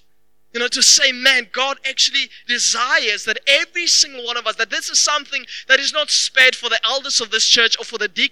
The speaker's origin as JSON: {"language": "English", "region": "Free State", "country": "South Africa", "tie": "born or raised there", "said": "I grew up without a father. And in the Free State, the place that I grew up in Valcom was actually a very gang-infested area."}